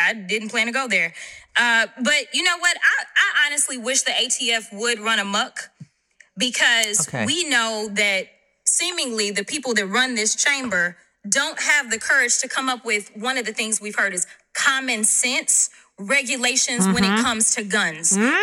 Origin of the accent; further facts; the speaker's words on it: Texas, United States; And I'm from Texas, so let me be clear.